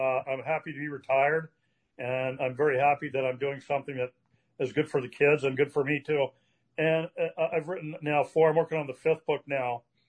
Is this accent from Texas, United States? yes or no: no; Colorado, United States; I think I grew up in Colorado, and so a lot of that lifestyle is hiking in the mountains and camping and backpacking on weekends.